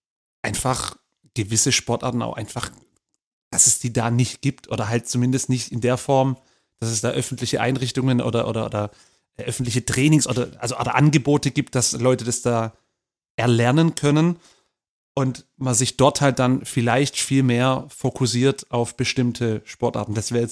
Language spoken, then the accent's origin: German; Germany; uns als Deutsche